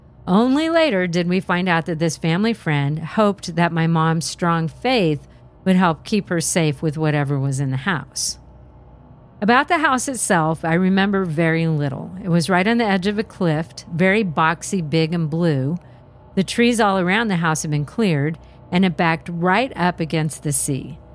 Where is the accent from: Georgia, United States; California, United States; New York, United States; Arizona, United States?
California, United States; We grew up in Northern California among the redwoods and right on the coast.